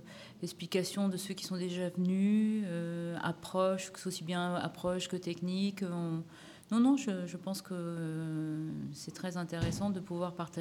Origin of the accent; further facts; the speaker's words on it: Paris, Île-de-France, France; ce n'est pas ce que je fais tous les jours en tant que parisienne.